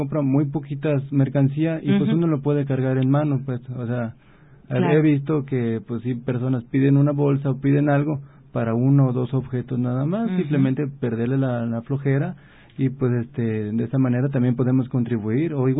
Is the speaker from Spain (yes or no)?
no; Mexico; Somos de México